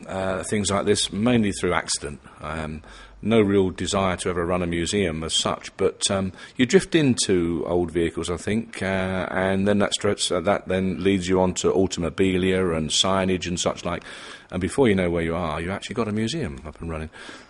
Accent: Kilburn, London, United Kingdom; born there; also born or lived in Bedfordshire / Yorkshire; I was born in Kilburn in North London, and then moved out to Bedfordshire and up to Yorkshire in 1987.

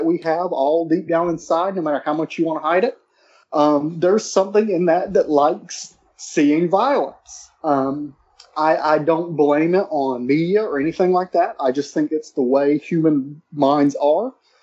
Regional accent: Waxhaw, North Carolina, United States; that one ghost tour in my hometown of Waxhaw, North Carolina, grew to 50 all over North and South Carolina.

